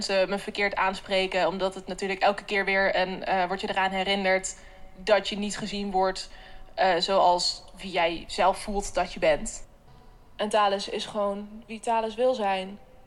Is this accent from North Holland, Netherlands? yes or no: yes; Huizen, North Holland, Netherlands; ik ben 19 jaar oud en ik kom uit Huizen.